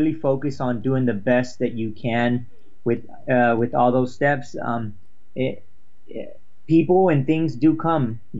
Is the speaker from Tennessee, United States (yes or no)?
no; Texas, United States; No. I mean, I was born and raised in Texas.